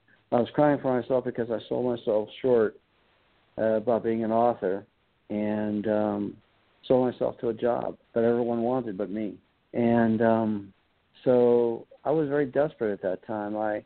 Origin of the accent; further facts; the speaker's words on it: Erie, Pennsylvania, United States; I grew up in Erie, Pennsylvania, to a blue-collar family